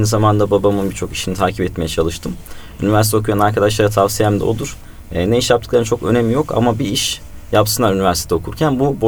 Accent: Konya, Turkey; born there; 85 Konya doğumluyum.

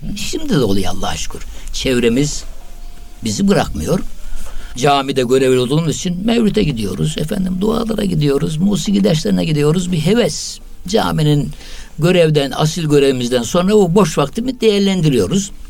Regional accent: Çarşamba, Samsun, Turkey; born there; Ben 1950 doğumluyum. Samsun Çarşamba doğumluyum.

